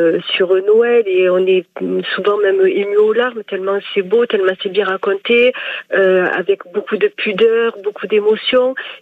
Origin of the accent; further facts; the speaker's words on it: Marseille, Provence-Alpes-Côte d'Azur, France; accent: Marseille; je suis une vraie provençale, une vraie marseillaise, avec un accent qui, je pense, ne dément pas ce que je suis en train de dire.